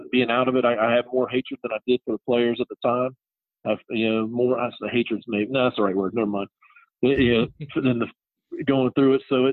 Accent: Louisville, Kentucky, United States; Grew up through the Louisville, Kentucky basketball rivalry. I was in that area. I was born in Louisville.

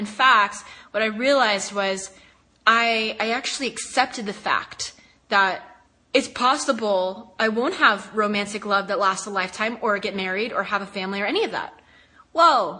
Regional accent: the South, United States; I was raised in the South, by the way, so it's probably different all over the place, but being raised by a very conservative Baptist family in the South.

